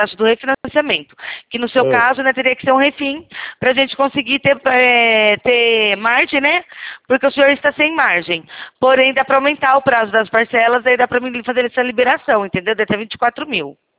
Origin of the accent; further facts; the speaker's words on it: Rio Claro, São Paulo, Brazil; Eu sou de Rio Claro, São Paulo